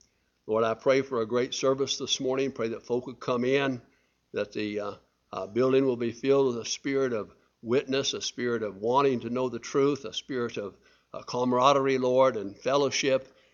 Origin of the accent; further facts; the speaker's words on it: United States; I was born physically free because I'm an American. Thank God for that. Amen. And let me say too about that, that though my freedom cost me nothing, I was born into a free family and in a free land